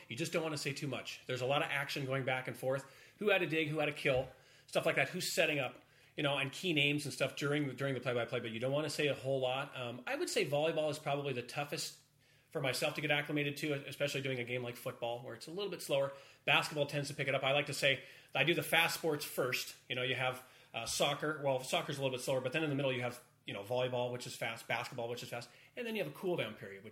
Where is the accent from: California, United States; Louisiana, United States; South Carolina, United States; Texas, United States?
California, United States; Well, I grew up in Orange County.